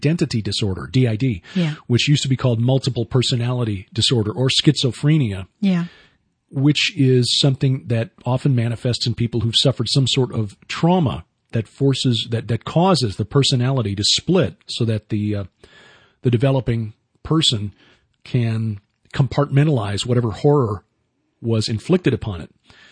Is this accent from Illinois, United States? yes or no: yes; Chicago, Illinois, United States; You know, growing up in Chicago, you don't see a lot of wildlife aside from pigeons and, you know, squirrels.